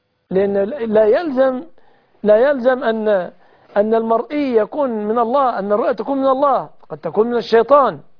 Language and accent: Arabic; Egypt; وأسأل الله أن يحفظ بلادنا مصر أمنة مطمئنة